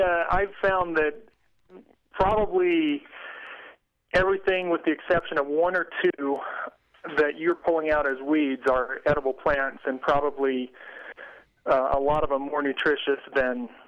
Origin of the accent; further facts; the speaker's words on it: Idaho, United States; I grew up in Idaho, and I was taught some of this stuff by my father when I was younger, but not to a huge degree.